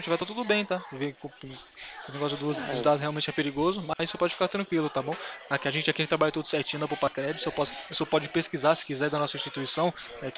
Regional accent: Atibaia, São Paulo, Brazil; Sou aqui de Atibaia, irmão, São Paulo, interior de São Paulo, em Atibaia.

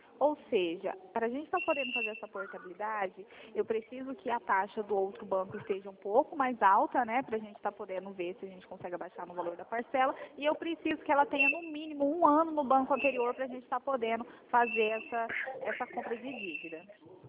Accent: Dourados, Mato Grosso do Sul, Brazil; also born or lived in Colíder; Eu sou de Dourados, Mato Grosso do Sul.

